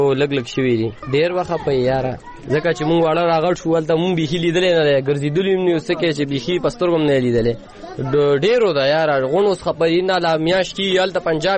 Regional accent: Afghanistan; now in Pakistan; مونږ ته پته لري چې مونږ افغانان یو

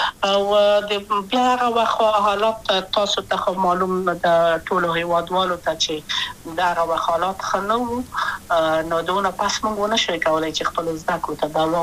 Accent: Kabul, Afghanistan; also born or lived in Wardak; زه خو اصلا د وردګو ولایت یم د پلار مې د وردګو ولایت ته خلګنسه کې دلې د کابل په تختپل سیمه کې یم او لویا شویم کابل کې

